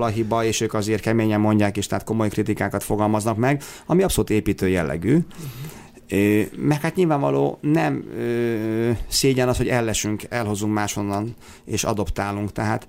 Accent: Tata, Komárom-Esztergom, Hungary; Tehát én tényleg én elfogult tatai vagyok, büszke tatai vagyok

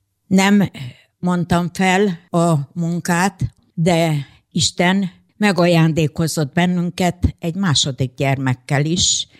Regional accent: Zakarpattia Oblast, Ukraine; moved away as an adult; now in Debrecen, Hungary; 1971-ben kötöttünk házasságot Kárpátalján. Férjem odavalósi ott született, én is onnan származok.

